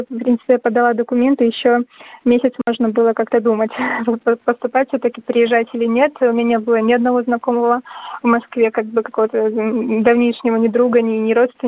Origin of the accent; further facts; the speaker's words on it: Baranavichy, Brest Region, Belarus; moved away as an adult; now in Russia; Я родилась в Бараничах, в Брестской области. Вот 20 лет там жила, ничего не зная о России. Потом несколько раз побывала здесь на некоторых конференциях и уже переехала в 2018 году, то есть 3 года я здесь.